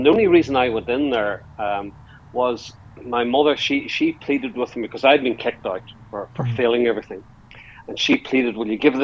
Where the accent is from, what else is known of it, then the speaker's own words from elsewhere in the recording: Markethill, Northern Ireland, United Kingdom; I was brought up, I'm a culture, really, because I was brought up in the middle of the countryside, outside a village called Market Hill.